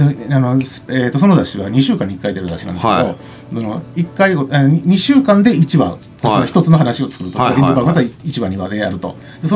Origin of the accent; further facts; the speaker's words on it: Wakayama, Japan; moved away as an adult; also born or lived in Osaka; 和歌山ですね。